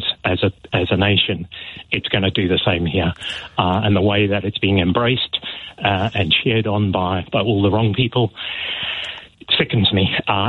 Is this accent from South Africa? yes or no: yes; South Africa; And as a South African, having lived through this firsthand, I can see all the signs.